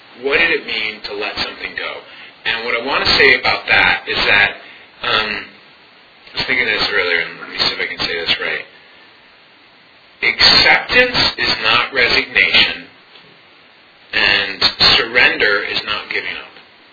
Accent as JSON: {"language": "English", "town": "Rochester", "region": "New York", "country": "United States", "tie": "born or raised there", "lives_now": "Philadelphia, United States", "said": "And about 6 months later, I decided to move to Philadelphia. I grew up in Rochester, New York, and I realized I can't take the oak tree with me."}